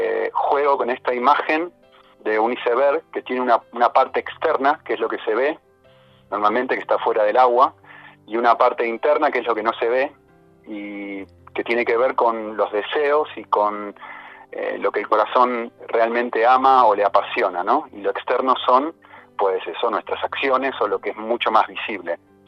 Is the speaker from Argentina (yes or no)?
yes; Argentina; now in Spain; como mi acento me va a delatar, soy argentino, uh-huh. De, en realidad de nacionalidad italiana, vivo en España